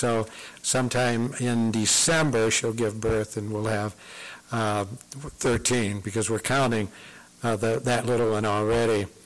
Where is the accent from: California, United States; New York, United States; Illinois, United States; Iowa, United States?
Illinois, United States; Peoria; And I grew up in Peoria, and the first thing we would do is get on our bikes and we'd ride someplace, maybe down to the Von Steuben School and play